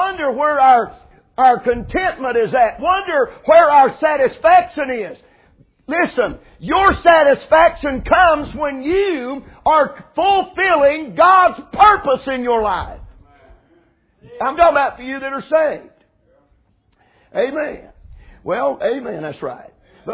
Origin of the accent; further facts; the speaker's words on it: Rogersville, Tennessee, United States; And they say, well, preacher, where are you from? I said, I'm Rogersville, Tennessee. And here comes the question. Where's that at?